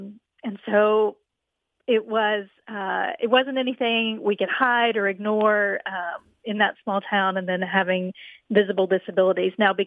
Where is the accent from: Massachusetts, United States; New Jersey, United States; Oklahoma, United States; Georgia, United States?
Oklahoma, United States; She was born in the small town we grew up in Oklahoma